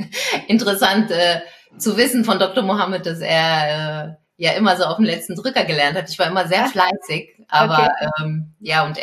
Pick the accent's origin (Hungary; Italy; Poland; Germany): Poland; als Polin und katholisch